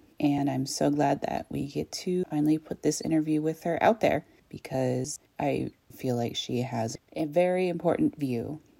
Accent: Orleans, California, United States; I grew up in and around Orleans and have lived mostly at the mouth of Red Cap Creek, where my grandparents have their home.

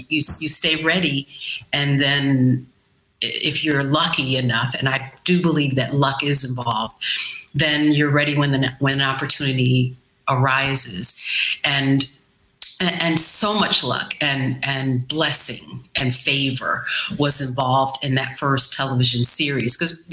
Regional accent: Chicago, Illinois, United States; I was listed with in my hometown, Chicago, Shite Town, Southside.

